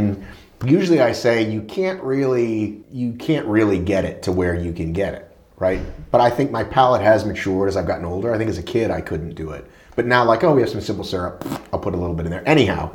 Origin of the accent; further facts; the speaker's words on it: the South, United States; I grew up in the South